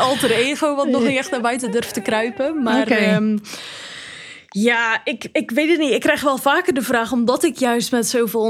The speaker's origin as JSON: {"language": "Dutch", "region": "Zeeland", "country": "Netherlands", "said": "Kijk, ik kom uit Zeeuw-Vlaanderen en misschien horen sommige luisteraars ook wel een accent."}